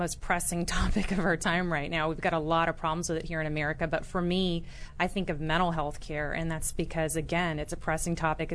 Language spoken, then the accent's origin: English; Destin, Florida, United States; I am from originally Destin, Florida, which is a little beach town.